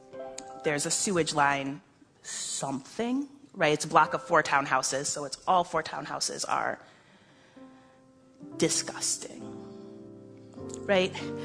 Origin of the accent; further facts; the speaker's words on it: New York, United States; I'm from New York, I'm expecting the person to get out of their car and to start yelling.